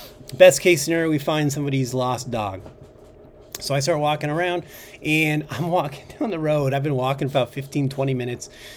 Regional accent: Montana, United States; I'm from Montana, dog.

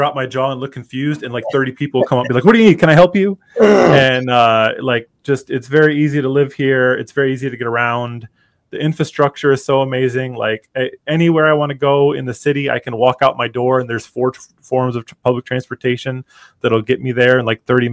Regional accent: Michigan, United States; moved away as an adult; Yeah, I come from Michigan. And I came here way back in 2002.

